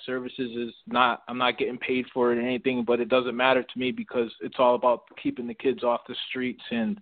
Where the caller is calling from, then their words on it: Atlanta, Georgia, United States; I'm calling from Atlanta, Georgia.